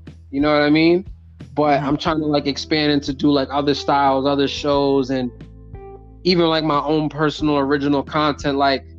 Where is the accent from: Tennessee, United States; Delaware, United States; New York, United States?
New York, United States; also born or lived in Florida; So I'm originally from New York, and I was doing graphic design